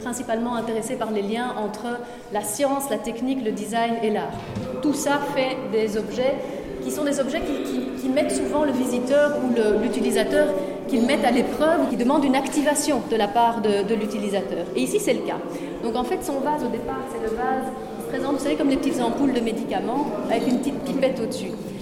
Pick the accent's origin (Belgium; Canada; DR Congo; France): Belgium; comme on a né chez nous en Belgique